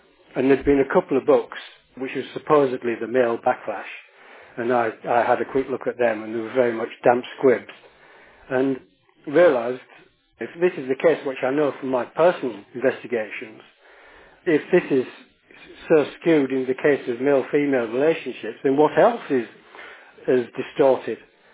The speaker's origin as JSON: {"language": "English", "town": "Hull", "region": "Yorkshire and the Humber", "country": "United Kingdom", "tie": "born or raised there", "said": "My father left when I was 3. I grew up in Hull."}